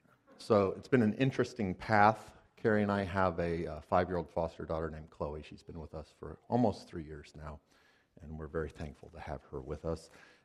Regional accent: Missouri, United States; We're from Missouri originally. We're very proud of that fact, at least one of us is.

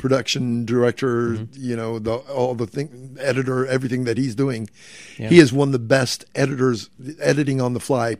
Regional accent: the South, United States; I was raised in the South. I live in the South. I do not understand this white frozen stuff falling out of the sky for no apparent reason.

